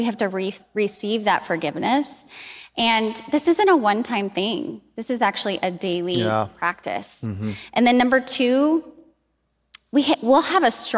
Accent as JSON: {"language": "English", "town": "Cedar Rapids", "region": "Iowa", "country": "United States", "tie": "born or raised there", "said": "Yeah, so I grew up in Cedar Rapids, Iowa. My parents raised us in the Catholic faith."}